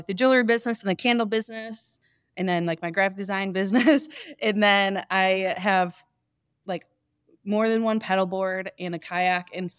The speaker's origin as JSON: {"language": "English", "region": "Michigan", "country": "United States", "said": "I'm from Michigan, so that's how I've driven so many times across the country."}